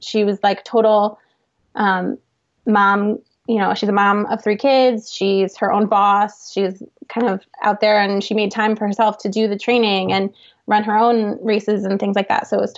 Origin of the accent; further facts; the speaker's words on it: Poughkeepsie, New York, United States; I'm from Poughkeepsie, which is like 2 hours north of New York City.